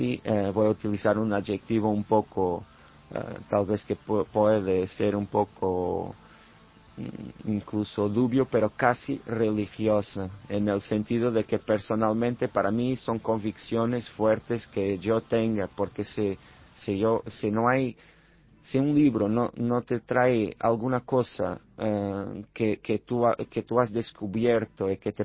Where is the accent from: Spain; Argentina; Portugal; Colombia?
Portugal; Alentejo; esa región del Alentejo y mi pueblo, como los otros pueblos de mi región, son muy envejecidos. La población es muy envejecida porque los jóvenes se marchan a las ciudades donde hay más oportunidades.